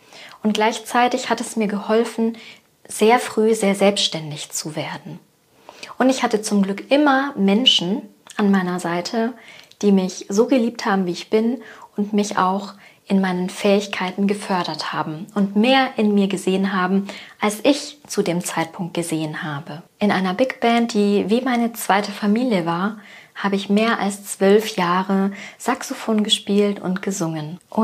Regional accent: Southern Germany, Germany; ich bin zwischen zwei Kulturen aufgewachsen. Mein Vater ist Spanier, meine Mutter ist Deutsche. Aufgewachsen bin ich in Deutschland, im Süden. Nach außen hin war ich immer die Deutsche.

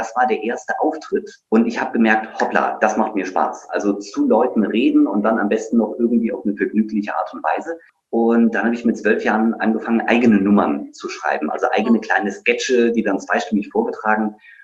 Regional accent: Taunusstein, Hesse, Germany; Ich bin ja in Hessen zur Schule gegangen, in Taunusstein, also nicht weit von dir, ne, Claudia.

